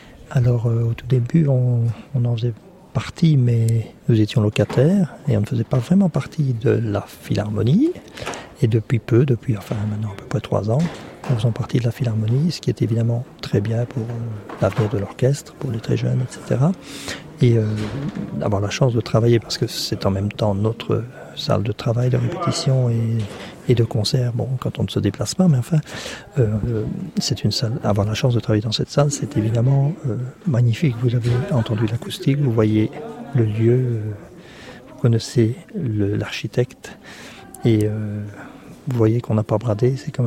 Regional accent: Belgium; Et en fait, je suis belge

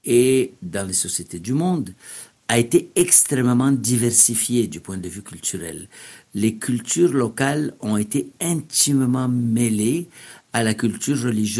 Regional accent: Egypt; celles que moi j'ai connues en grandissant en Égypte

